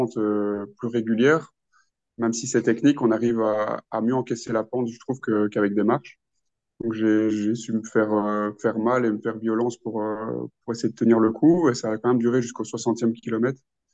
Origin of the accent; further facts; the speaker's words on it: Wallonia, Belgium; Moi, je viens de Boisden, donc c'est entre Charleroi et Mons, donc c'est dans le centre. Donc, enfin, dans le sud du pays, mais au centre du sud, on va dire. Donc, il n'y a pas beaucoup de bosses, c'est un endroit un peu où il y a beaucoup de terri.